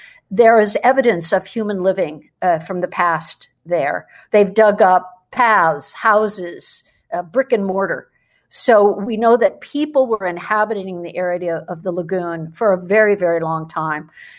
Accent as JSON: {"language": "English", "country": "United States", "said": "But the funny part was, I'm an American. My teacher is an American."}